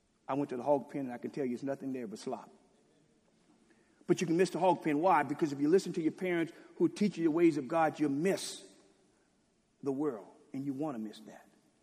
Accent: Louisiana, United States; I grew up in Louisiana. In Louisiana, only state divided into parishes.

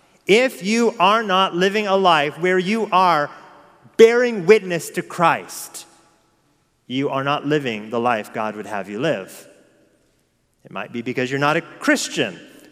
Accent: West Coast, United States; So growing up on the West Coast, I had the opportunity a number of times to visit Disneyland

